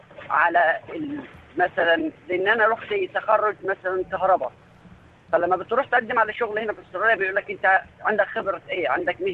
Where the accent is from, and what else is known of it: Egypt